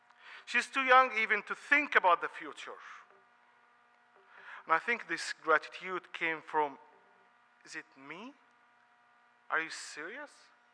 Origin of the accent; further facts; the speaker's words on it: Tayeba, Minya Governorate, Egypt; I was born in Egypt in a Christian family, which we lived in a village called Tayeba, which is located in the Minya province of Egypt. It's like 4 hours southern Cairo.